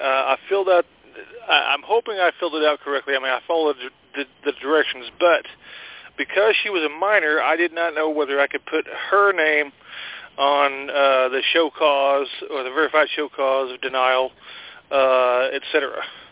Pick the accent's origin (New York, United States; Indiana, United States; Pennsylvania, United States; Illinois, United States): Indiana, United States; I'm from Indiana.